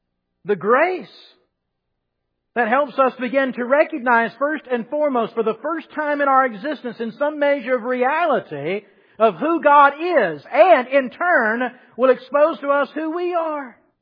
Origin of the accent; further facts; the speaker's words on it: Georgia, United States; I grew up in Pauldin County, long way away from here.